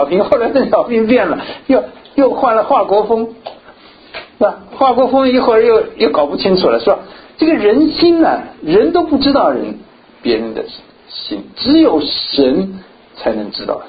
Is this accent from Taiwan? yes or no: no; China; 我从大陆来，我们知道大陆一直是斗士貔貅啊